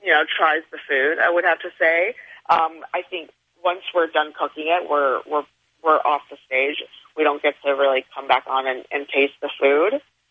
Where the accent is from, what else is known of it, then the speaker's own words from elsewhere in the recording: Dearborn, Michigan, United States; I'm actually from Dearborn, Michigan.